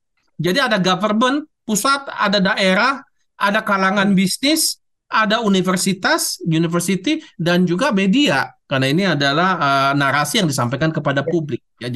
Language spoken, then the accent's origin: Indonesian; North Sumatra, Indonesia; saya berasal dari Sumatera Utara, saya tahu kondisi perkebunan di sana